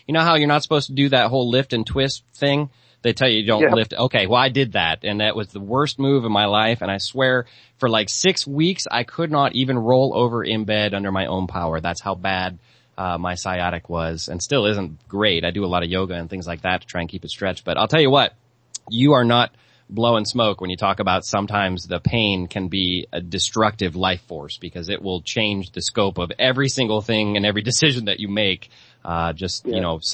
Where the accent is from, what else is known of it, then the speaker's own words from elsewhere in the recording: Nebraska, United States; I know, and I won't mention the fact that I'm from Nebraska